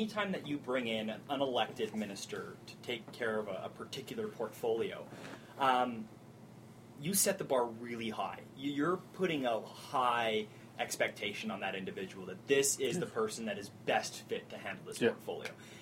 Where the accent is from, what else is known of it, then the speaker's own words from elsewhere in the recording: Calgary, Alberta, Canada; I grew up in Calgary Hayes.